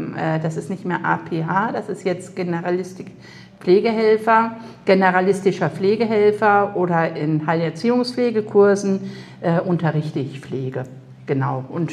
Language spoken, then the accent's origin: German; North Germany, Germany; now in Southern Germany; Ich komme aus Norddeutschland. Ich komme von der Nordseeküste. Genau. Und die Liebe hat mich halt in den Süden getrieben.